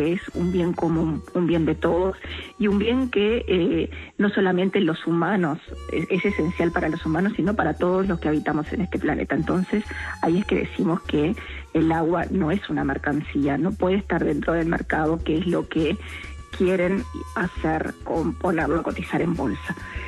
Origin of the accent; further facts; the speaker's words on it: Uruguay; como uruguayos seguimos debatiendo, como uruguayos seguimos discutiendo. Como uruguayos en este momento estamos frente a una sequía